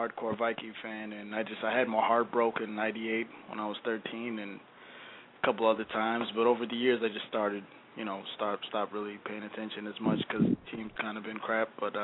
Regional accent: Minneapolis, Minnesota, United States; now in St. Paul, United States; Yeah, I'm from Minneapolis, Minnesota. Oh, now I live in St. Paul

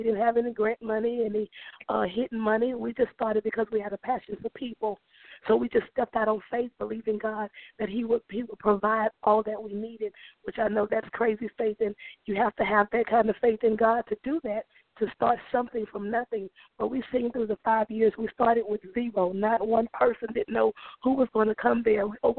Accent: Lake Charles, Louisiana, United States; also born or lived in Baton Rouge, Louisiana; I'm from Lake Charles, was gone in Baton Rouge, and we actually moved here 6 years ago

